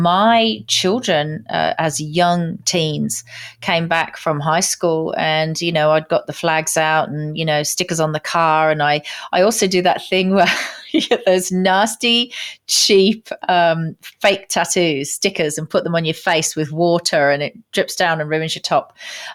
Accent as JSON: {"language": "English", "country": "United Kingdom", "said": "And as a Brit, I'm damn good at cooking Indian food."}